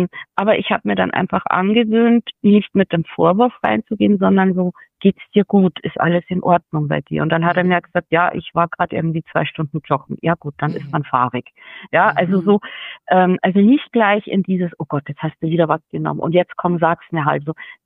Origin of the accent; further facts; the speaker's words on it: Landshut, Bavaria, Germany; Also wir sind eigentlich aus Landshut.